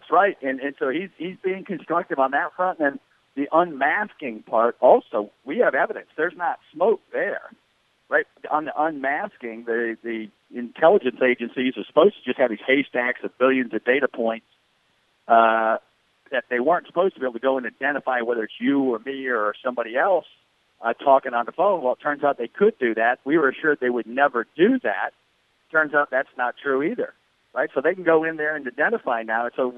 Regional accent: Detroit, Michigan, United States; I grew up in Detroit and middle of Michigan, and I know those folks, right?

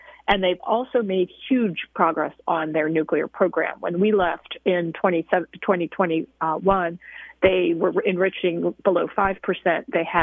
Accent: Philadelphia, Pennsylvania, United States; Well, I'm from Philadelphia, so we've actually been talking about this for a couple of weeks, you know, just locally.

